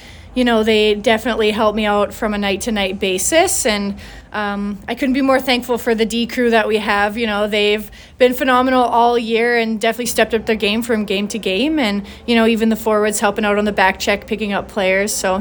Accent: Edmonton, Alberta, Canada; I think the Edmonton Oilers would be my favorite team growing up.

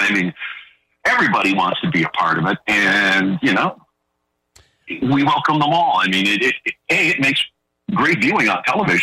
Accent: Kirkland Lake, Ontario, Canada; also born or lived in Peterborough; But I was in Kirkland Lake by the time I was 8 years old.

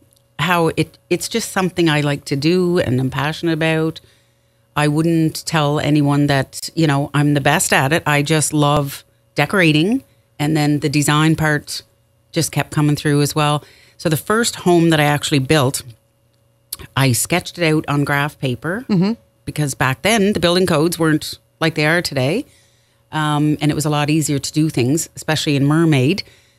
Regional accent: Charlottetown, Prince Edward Island, Canada; also born or lived in Stratford; Been in PEI my whole life, but we started out in Stratford. My folks had a house there and then moved into Charlottetown when I was about 10.

